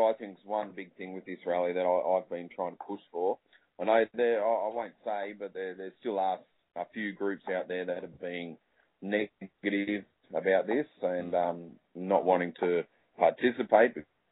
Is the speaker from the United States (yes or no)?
no; Australia; We're all Australian, and we want our individuality and our own groups